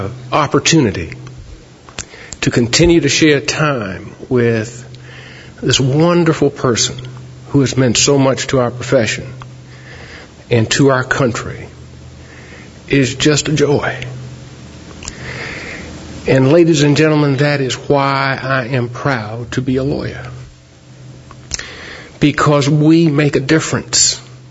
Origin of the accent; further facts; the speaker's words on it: Richmond, Virginia, United States; I've got to tell you that growing up in Richmond and living in the shadow of this individual